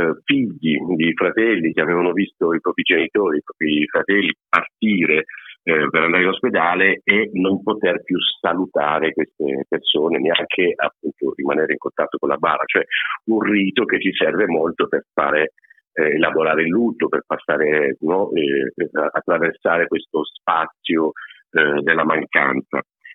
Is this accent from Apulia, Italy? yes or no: yes; Apulia, Italy; now in Bologna, Italy; io vivo a Bologna ma sono pugliese di origine